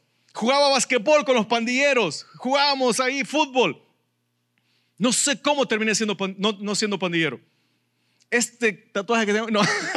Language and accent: Spanish; El Salvador; born there; moved away; yo nací en El Salvador, del momento que me vine para acá